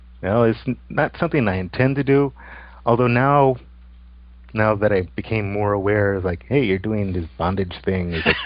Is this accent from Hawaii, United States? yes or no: no; Texas, United States; Well, I'm originally from South Texas, about 4 hours south of Austin. It's basically the middle of nowhere in the country. And lived there about 23 years.